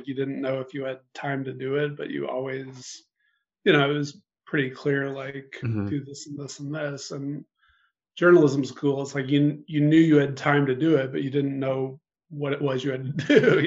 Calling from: Chicago, Illinois, United States; Yeah, we're pretty northern edges of Chicago, but still in the city.

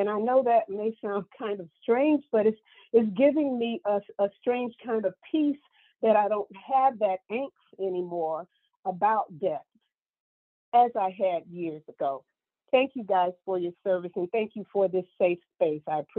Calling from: Tallahassee, Florida, United States; And I am calling from Tallahassee, Florida.

